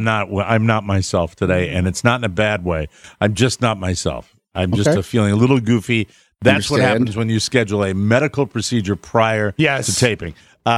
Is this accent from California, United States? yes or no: no; Fairfax, Virginia, United States; As far as radio is concerned, I grew up in Fairfax. Lots of moments in Fairfax.